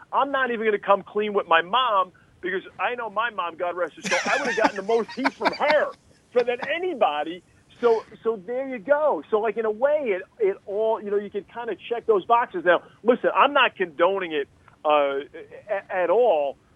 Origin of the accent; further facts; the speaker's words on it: New Jersey, United States; it's just like we're on the stoop back in Jersey talking sports.